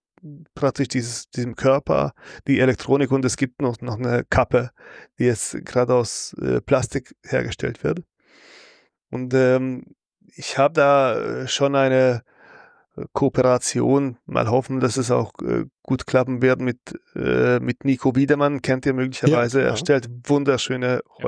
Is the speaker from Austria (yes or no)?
no; Hungary; German is a second language; Ich lebe in Ungarn und … verrät es schon, glaube ich. Ich bin auch ein Ungar. Lasst euch nicht dadurch tauschen, dass ich auch ein bisschen Deutsch kann.